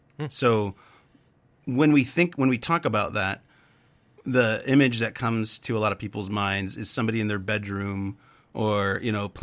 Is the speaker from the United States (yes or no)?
yes; Arizona, United States; For a little bit about me, I'm from Arizona. I grew up there. I moved here about a year ago, a little over a year ago.